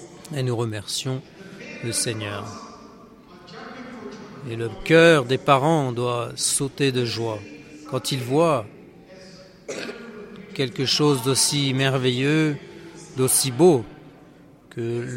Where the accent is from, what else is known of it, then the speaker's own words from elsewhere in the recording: Msinga, KwaZulu-Natal, South Africa; je suis aussi originaire de Msinga. Msinga, c'est une région après Tugela-Ferry.